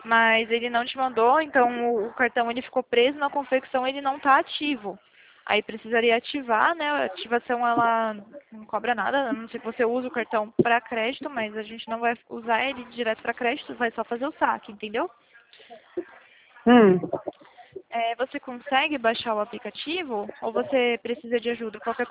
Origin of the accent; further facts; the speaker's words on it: Atibaia, São Paulo, Brazil; eu sou de Atibaia, São Paulo, tá? Bem interior de São Paulo.